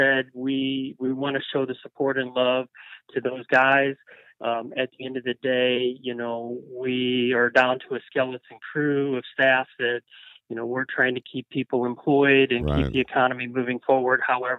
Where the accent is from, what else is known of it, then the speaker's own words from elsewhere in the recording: Virginia, United States; born there; No, Virginia.